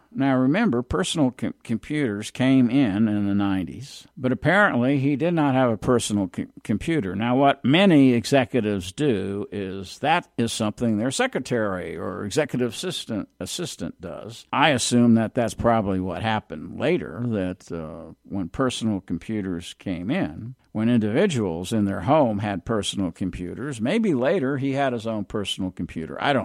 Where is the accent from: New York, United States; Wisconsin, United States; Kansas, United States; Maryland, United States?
New York, United States; New York City; born there; accent: New Jersey; I have an accent that's really a New Jersey accent, but I was born in New York City.